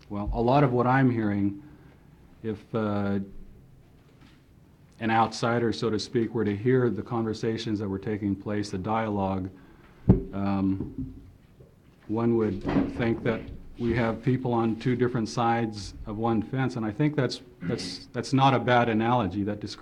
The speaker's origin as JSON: {"language": "English", "town": "Juneau", "region": "Alaska", "country": "United States", "tie": "born or raised there", "also_born_or_lived": "Angoon", "said": "From Angoon, Alaska. I was born in Angoon. I was raised here in Juneau."}